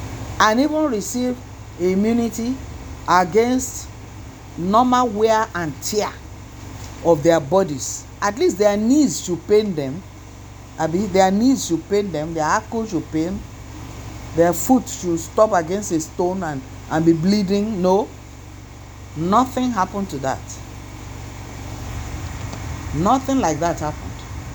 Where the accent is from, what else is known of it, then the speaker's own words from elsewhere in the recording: Lagos, Nigeria; moved away; when I came from Lagos 6 years ago, where they've fallen apart, we tore them up to use as rags in the house.